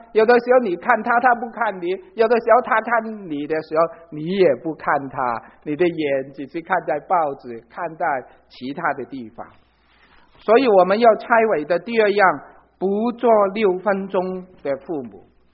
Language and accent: Chinese; Hong Kong; 我就特别留心香港，因为我在香港长大，香港人。